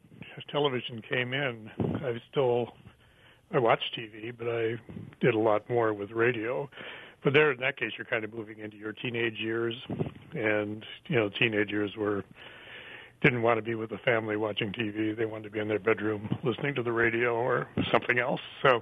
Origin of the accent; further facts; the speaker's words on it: Detroit, Michigan, United States; born there; I was born in Detroit, went to the University of Michigan.